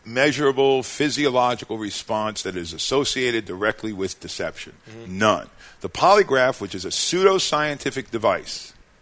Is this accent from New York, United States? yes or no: yes; Brooklyn, New York, United States; born there; But, you know, I was born in Brooklyn.